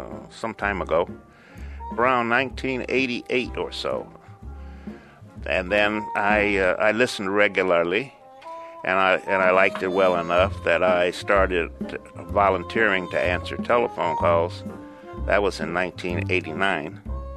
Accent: Daly City, California, United States; I come from Daly City, the wilds of Daly City.

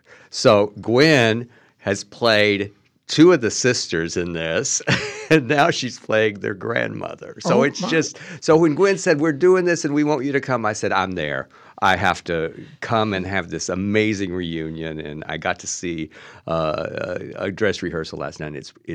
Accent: Texas, United States; Well, my pawpaw, I grew up in Texas, and my pawpaw was dying

